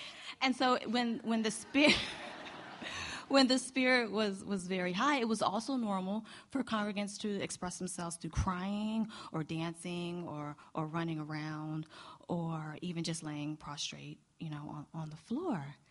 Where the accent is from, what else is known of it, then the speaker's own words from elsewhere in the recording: Williamsburg, Virginia, United States; I grew up in Williamsburg, Virginia.